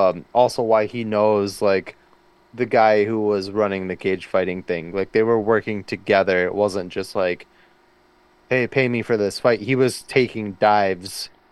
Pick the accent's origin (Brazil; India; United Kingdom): India; And I thought maybe like I'm a little biased because I'm Indian